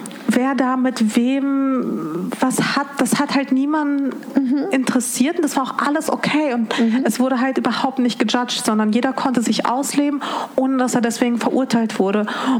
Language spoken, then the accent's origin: German; Dortmund, North Rhine-Westphalia, Germany; born or raised there